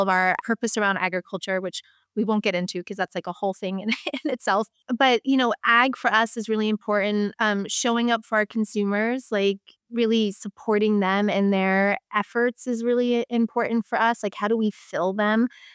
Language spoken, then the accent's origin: English; East Coast, United States; For me, I grew up on the East Coast and grew up eating Snyder's and pretzels.